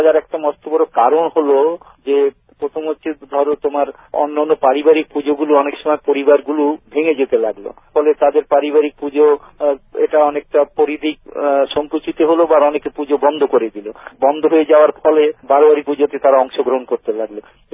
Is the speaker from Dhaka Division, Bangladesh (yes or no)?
no; Khulna, Khulna Division, Bangladesh; moved away; আমি খুলনা শহরে জন্মেছি এবং দীর্ঘদিন আমি খুলনা শহরে বসবাস করেছি দেশ বিভাগ পর্যন্ত।